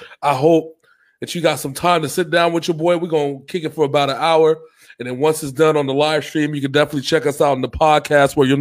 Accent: Las Vegas, Nevada, United States; Everybody that came from Vegas, that lived in Vegas, that grew up in Vegas, like I grew up in Vegas

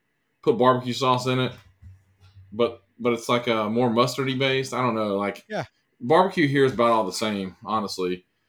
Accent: Columbus, Georgia, United States; in the South in the spring, in my hometown of Columbus, Georgia.

